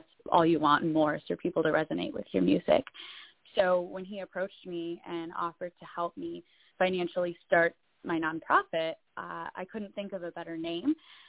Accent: Michigan, United States; also born or lived in Nashville; I am 24 years old, born and raised in Michigan, spent some time in Nashville doing music

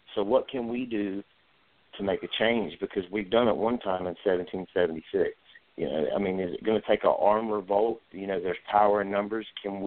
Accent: Fayetteville, North Carolina, United States; I'm not military, never joined, but I'm from Fayetteville, which is right around Fort Bragg.

